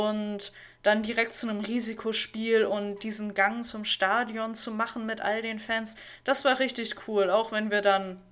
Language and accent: German; Hamburg, Germany; als Hamburger